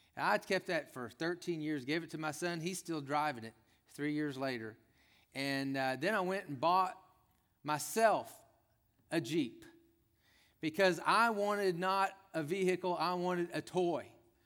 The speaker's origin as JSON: {"language": "English", "region": "Texas", "country": "United States", "tie": "born or raised there", "said": "Now, most of your southern folks like me, I grew up in Texas."}